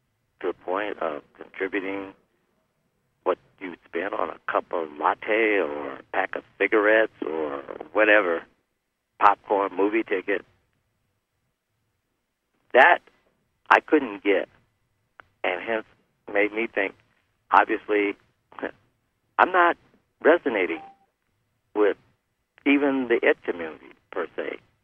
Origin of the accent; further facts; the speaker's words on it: Detroit, Michigan, United States; found out from Joe that there was a person, a couple persons in Detroit, my hometown, as you already know, that were eager to have me come and tell their stories in Detroit.